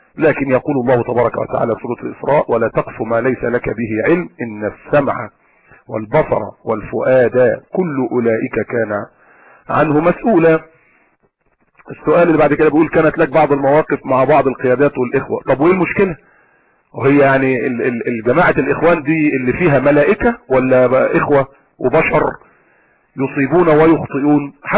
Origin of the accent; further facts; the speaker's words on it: Alexandria, Alexandria Governorate, Egypt; انا من اسكندرية وتربيت في اسكندرية